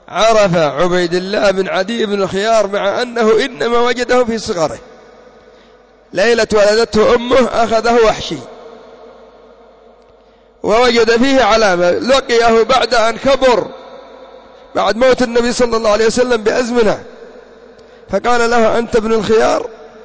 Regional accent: Yemen; القافة هو الذي يقولون عندنا في اليمن يعرف نقطة الدم

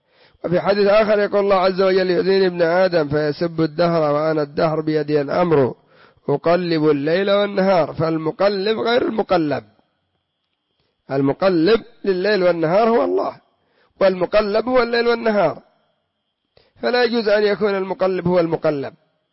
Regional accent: Yemen; وعندنا في اليمن يقول: أنا عند الله وعندك.

